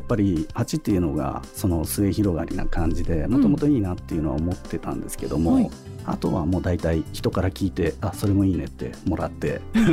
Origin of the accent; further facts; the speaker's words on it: Kojima, Okayama, Japan; 私自身がですね小島の出身でして